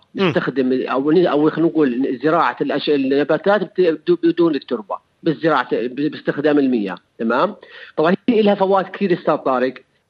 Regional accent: Ajloun Governorate, Jordan; من الأردن، وخاصة أو تحديدا من محافظة عجلون.

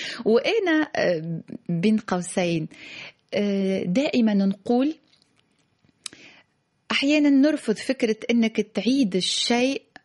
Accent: Tunisia; لكن أنا مثلا كتونسية ما وصلونيش، أو حتى كمغاربية سألت زملائي ما يعرفوهمش

